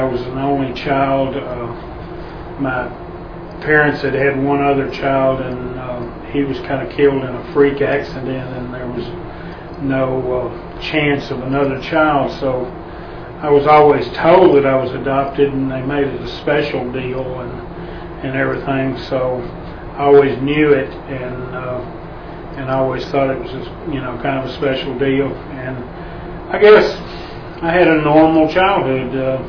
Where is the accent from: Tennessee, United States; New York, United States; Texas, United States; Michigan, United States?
Texas, United States; also born or lived in Saltillo, Texas; Well, I grew up in East Texas. I was born in 46, September 24th of 46. Actually, it says on my birth certificate, Saltillo, Texas